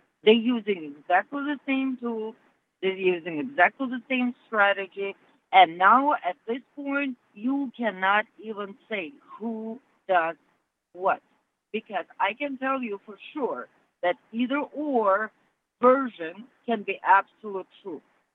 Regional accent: United States; I'm an American. I pay my taxes.

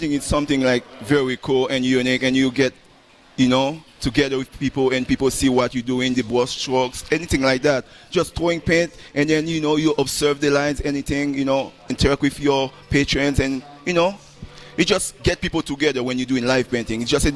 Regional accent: Haiti; English is a second language; now in United States; I'm original from Haiti, and just, you know, little kids playing with paint, things like that, you know.

